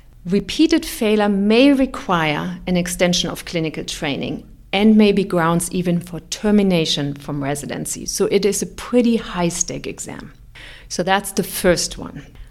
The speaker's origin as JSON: {"language": "English", "country": "Germany", "moved": "as an adult", "said": "Originally, though, I'm from Germany. I went to medical school there"}